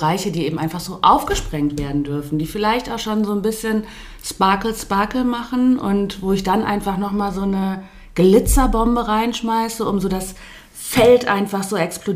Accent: North Rhine-Westphalia, Germany; also born or lived in Cologne; now in Switzerland; Ich bin nach 21 Jahren Leben in Köln dann zurück in meine Heimat, ins Sauerland, gezogen. Und bin dann eben im letzten Jahr hier in der Schweiz gelandet.

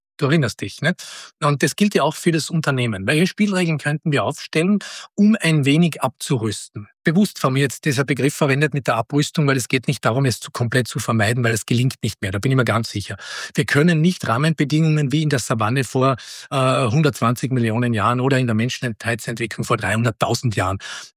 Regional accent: Austria; Als Österreicher tut mir eh schwer

